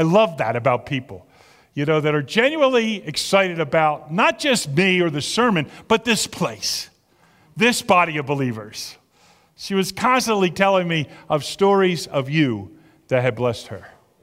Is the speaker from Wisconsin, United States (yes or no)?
no; Pitman, New Jersey, United States; Yesterday, some people gathered in my hometown of Pittman, New Jersey, and they celebrated the 50th reunion of the class of 1975.